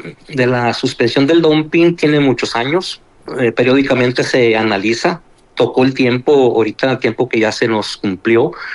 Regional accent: Mexico; por el sentir de nosotros como productores mexicanos

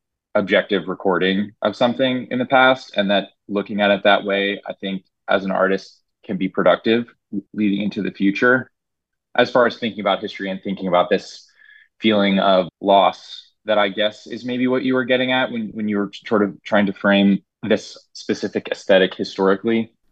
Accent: Tennessee, United States; I'm an artist from Tennessee. I'm 26.

